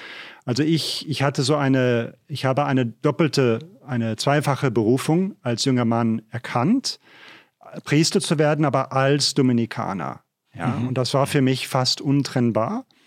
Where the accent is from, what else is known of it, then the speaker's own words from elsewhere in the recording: Jülich, North Rhine-Westphalia, Germany; Also ich bin in Deutschland geboren, ja, in Jülich. Das ist eine schöne, kleine, mittelalterliche Stadt in der Gegend von Aachen. Bin dort aufgewachsen. Meine Mutter ist Österreicherin, mein Vater ist Rheinländer.